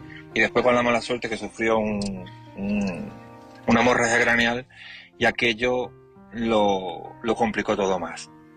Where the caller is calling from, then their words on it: Seville, Andalusia, Spain; de Sevilla. Y llamo para opinar del tema de esta noche.